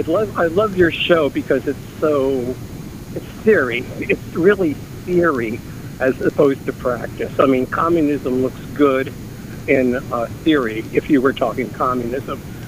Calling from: Beverly Hills, California, United States; Beverly Hills.

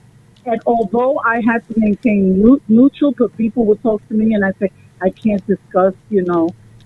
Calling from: Bronx, New York, United States; from the Bronx

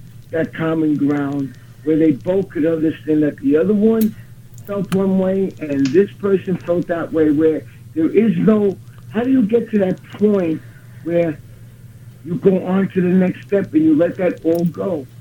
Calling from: Brooklyn, New York, United States; Okay, I'm calling from Brooklyn, New York, listening to your show.

